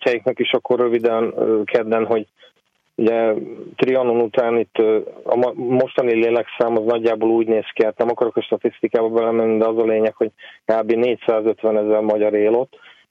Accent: Komárom, Komárom-Esztergom, Hungary; Igazából én komáromi vagyok, ugye innen járok be hozzátok ugye havi egyszer

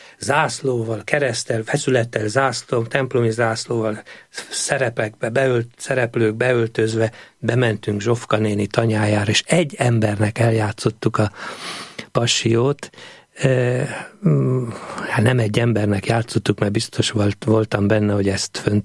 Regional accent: Sopron, Győr-Moson-Sopron, Hungary; now in Zamárdi, Hungary; 1999-ben már nagyon visszavágyottam a Dunántúlra, mert soproni vagyok.

